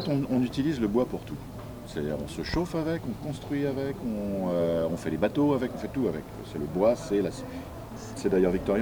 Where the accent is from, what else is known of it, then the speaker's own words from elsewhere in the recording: Redon, Brittany, France; parce que je suis de Redon, donc il y a un cartulaire à Redon